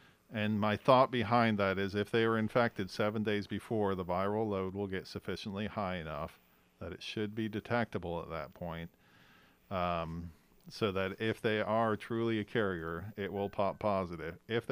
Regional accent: United States; We're a rebellious crew here in America.

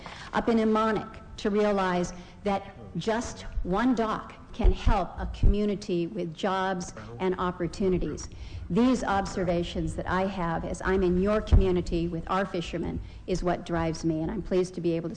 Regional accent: Ketchikan, Alaska, United States; born there; I was born in Ketchikan when my dad was in the Coast Guard there

